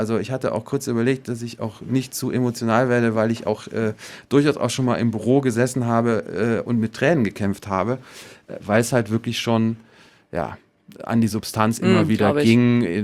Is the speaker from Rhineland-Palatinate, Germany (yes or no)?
no; North Rhine-Westphalia, Germany; ich komme ja nicht aus Franken, sondern da aus der Nähe von Köln.